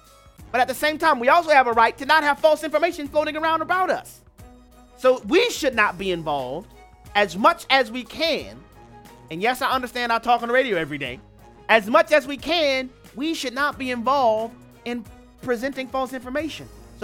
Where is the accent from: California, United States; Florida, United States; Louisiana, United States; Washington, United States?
Louisiana, United States; Happened at the University of Louisiana Lafayette, in my home state.